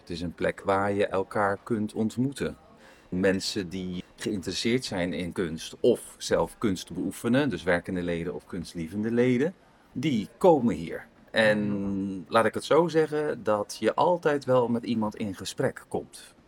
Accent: Zwijndrecht, South Holland, Netherlands; born or raised there; also born or lived in Dordrecht

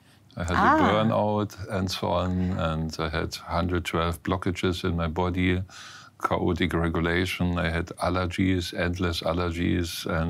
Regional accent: Görlitz, Saxony, Germany; also born or lived in United Arab Emirates; We built up a textile plant in my hometown, Görlitz, close to the Polish border.

